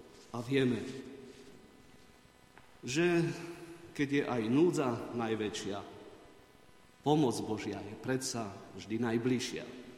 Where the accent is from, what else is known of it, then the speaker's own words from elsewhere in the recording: Žilina Region, Slovakia; nie v Turcii, v tej druhej časti, odkiaľ pochádzam